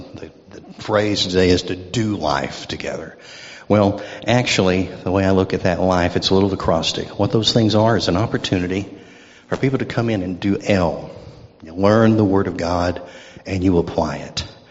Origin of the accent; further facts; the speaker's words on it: Irving, Texas, United States; also born or lived in Dallas; I was born in Dallas and raised in Irving, Texas.